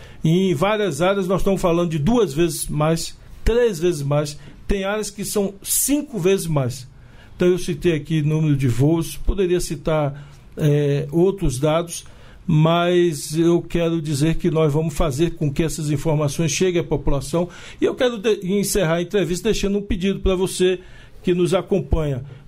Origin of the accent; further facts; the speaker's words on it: Brazil; Como eu vim lá da Liberdade, num bairro popular